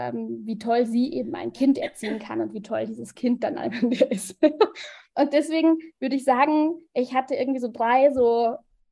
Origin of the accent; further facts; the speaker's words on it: Bavaria, Germany; Und ich bin mit meinen Eltern aufgewachsen hier in Bayern